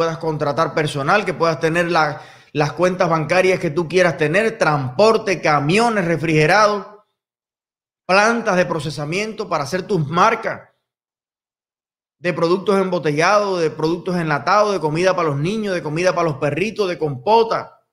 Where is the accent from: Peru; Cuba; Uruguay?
Cuba; ¿Por qué no si yo soy cubano y puedo comprar una casa en Estados Unidos?